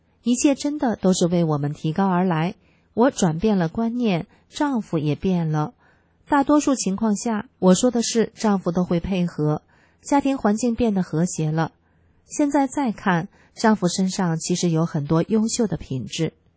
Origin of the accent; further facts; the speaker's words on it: China; 我们大陆人